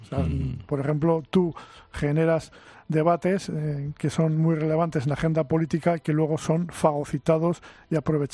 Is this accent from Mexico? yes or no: no; Miranda de Ebro, Castile and León, Spain; born there; Cuando yo nací, en Miranda de Ebro, todavía las mercancías se distribuían con coches tirados por caballos.